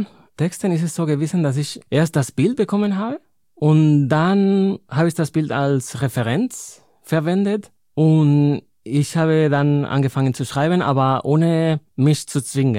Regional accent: Madrid, Community of Madrid, Spain; German is a second language; also born or lived in Cologne / Linz am Rhein; now in Germany; Ich meine, ich komme ja aus Madrid, aber...

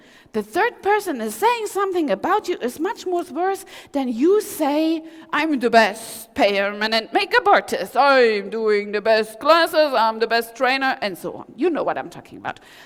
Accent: East Germany, Germany; English is a second language; Back in the days, I grew up in East Germany, there was all searching for or demanding on the Stasi is not a friendly thing

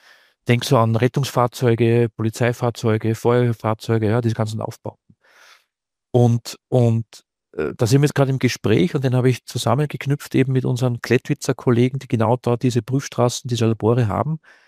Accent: Salzburg, Austria; wenn du Luftlinie irgendwie in Tirol oder in Salzburg, wo ich herkomme, 20 Kilometer Luftlinie hast

